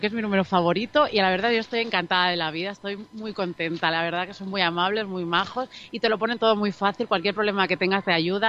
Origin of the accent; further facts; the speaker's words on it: Onil, Valencian Community, Spain; Yo vengo de Onil, Alicante